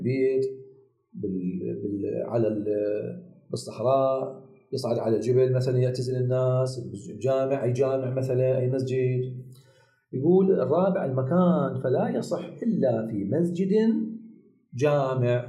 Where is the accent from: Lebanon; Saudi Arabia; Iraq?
Iraq; Basra, Basra Governorate; المعروف عندنا بالبصرة يسموها خطوة الإمام علي